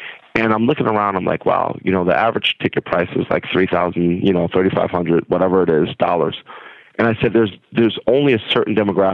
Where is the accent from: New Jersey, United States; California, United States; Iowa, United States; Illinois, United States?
New Jersey, United States; Passaic; We'll go down to my hometown of Passaic, New Jersey, and we will make change happen.